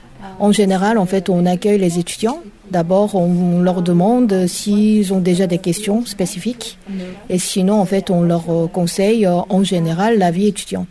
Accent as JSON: {"language": "French", "country": "South Korea", "said": "Je viens de Corée du Sud."}